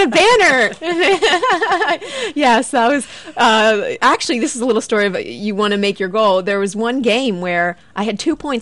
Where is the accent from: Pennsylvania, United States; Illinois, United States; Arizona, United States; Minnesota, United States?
Pennsylvania, United States; Philadelphia; I grew up in Philly, and I grew up like watching everyone rowing and the beauty of it.